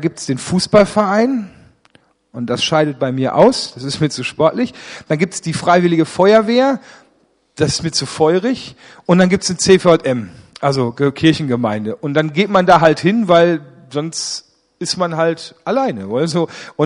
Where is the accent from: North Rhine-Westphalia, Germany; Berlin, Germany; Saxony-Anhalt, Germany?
North Rhine-Westphalia, Germany; Ennepetal; Ich bin nicht in Remscheid aufgewachsen, sondern ich komme eigentlich aus Ennepetal, genau genommen Ennepetal-Rüggeberg. Das ist ein wirklich kleines Kaff hinter den 7 Bergen, bei den 7 Zwergen. Das ist wirklich 800 Einwohner, wohnen auf einem wirklich steilen Hügel.